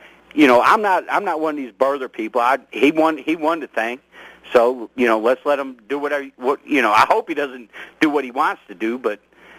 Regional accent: Chicago, Illinois, United States; born there; I'm a Yankee, too. I was born in Chicago, raised by a Union family.

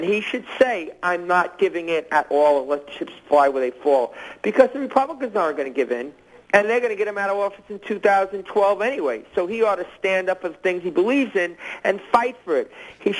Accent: New York, United States; I grew up in New York. That's what you call him.

